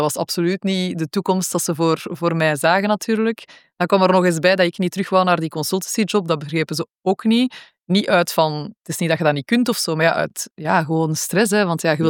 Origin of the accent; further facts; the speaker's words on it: Belgium; Maar ja, al mijn vrienden waren in België. Ik ben van België, dus de keuze was logisch om terug naar België te komen.